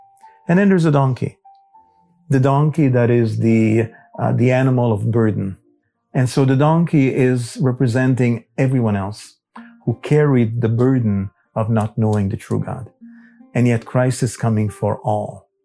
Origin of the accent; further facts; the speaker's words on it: Italy; I rely a lot on what I learned as a child back in Italy, in my hometown.